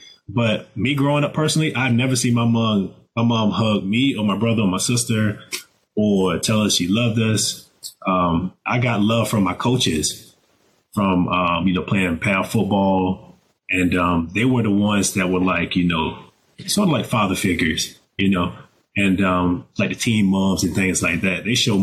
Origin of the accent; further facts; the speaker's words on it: Dade City, Florida, United States; They were afraid to leave small town, my hometown, Dade City.